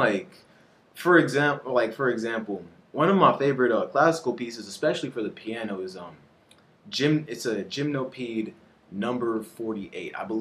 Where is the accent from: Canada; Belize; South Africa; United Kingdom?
Belize; now in United States; So I grew up in Belize, and they didn't really freestyle too much over there in like my home country.